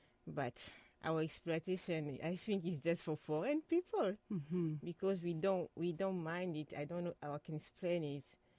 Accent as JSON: {"language": "English", "country": "DR Congo", "second_language": "English", "said": "Yeah, I'm from Congo. If I have to talk about a little bit for Congo, I can say Congo is a big country in the center of Africa."}